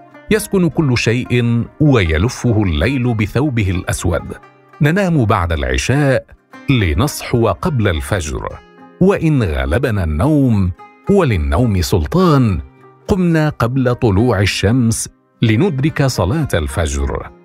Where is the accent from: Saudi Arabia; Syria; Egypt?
Syria; Damascus, Damascus Governorate; نشأت في دمشق، وفي دمشق عرفت رمضان وأحببت رمضان